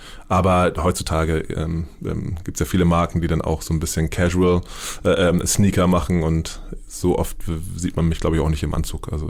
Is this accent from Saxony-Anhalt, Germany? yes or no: no; Hamburg, Germany; ich bin in Hamburg aufgewachsen mit dem Mojo.